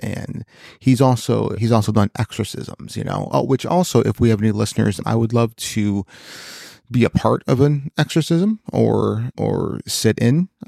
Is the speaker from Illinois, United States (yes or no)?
yes; Chicago, Illinois, United States; And listen, okay, so yeah, we're from the Chicagoland area, okay?